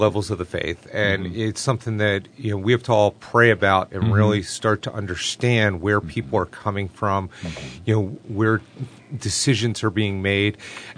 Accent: Philadelphia, Pennsylvania, United States; No, Gary and I grew up in the Philadelphia area.

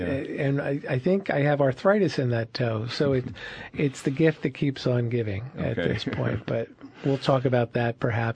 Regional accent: Philadelphia, Pennsylvania, United States; accent: Northeast Philadelphia; Not only do I no longer have a brogue, Dave, I've never had one. So okay. I just speak Northeast Philadelphia

